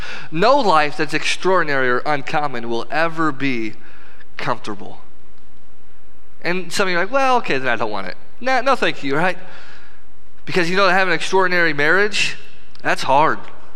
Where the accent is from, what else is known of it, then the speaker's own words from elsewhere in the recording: Illinois, United States; now in Indiana, United States; I'm from Illinois, and now we live in Indiana.